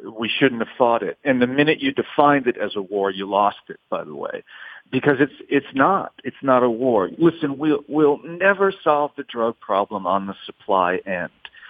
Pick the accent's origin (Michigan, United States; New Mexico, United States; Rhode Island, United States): Rhode Island, United States; Providence; also born or lived in New York City / New Orleans; You know, I grew up in Providence, Rhode Island, New York City, and New Orleans. And so I knew a lot of cops.